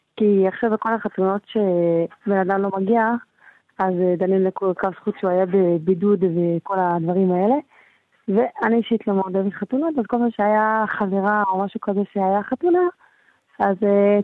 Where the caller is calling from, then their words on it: Modi'in Illit, Judea and Samaria Area, Israel; כן, שלום, אני ממודיעין